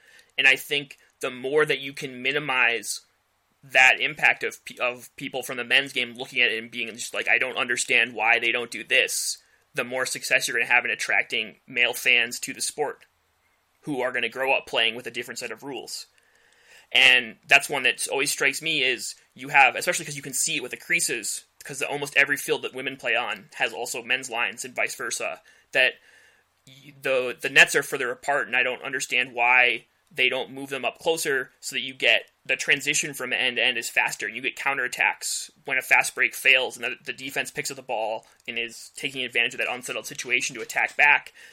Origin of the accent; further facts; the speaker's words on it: Ohio, United States; I'm from Ohio, and that's so the Machine are my team.